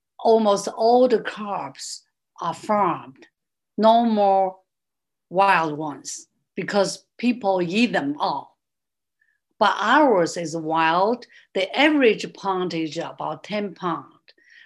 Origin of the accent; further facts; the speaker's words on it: China; moved away as an adult; now in United States; I came from China